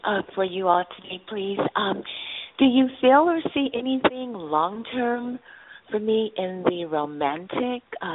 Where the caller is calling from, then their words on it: California, United States; I'm calling from California.